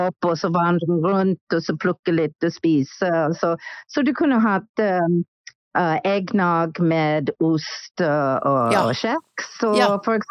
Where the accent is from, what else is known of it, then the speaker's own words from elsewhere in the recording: Delaware, United States; Norwegian is a second language; moved away as an adult; also born or lived in New Jersey; now in Norway; jeg var født I New Jersey, men jeg flyttet til Delaware når jeg var I gymnasialderen. Og så jeg gikk på universitet, University of Delaware, samme tid som Joe Biden.